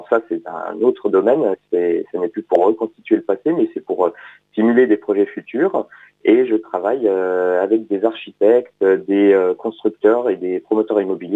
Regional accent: Dijon, Bourgogne-Franche-Comté, France; comme je suis originaire de Dijon, j'avais étudié la ville historique

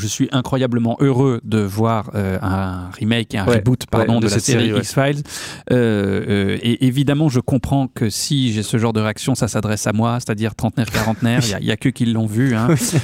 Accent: France; On est français.

